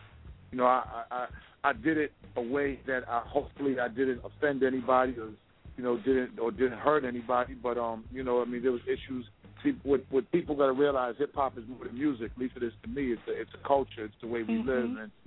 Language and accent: English; Boston, Massachusetts, United States; You know, I'm from Boston. I'm from Roxbury, Mattapan, Dorchester. That's the hood in Boston.